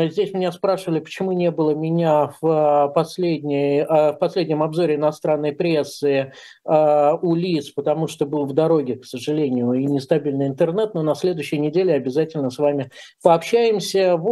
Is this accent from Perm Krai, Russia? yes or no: no; Saint Petersburg, Russia; Понятно, что я из Петербурга, и мне важно тоже то, что там происходит.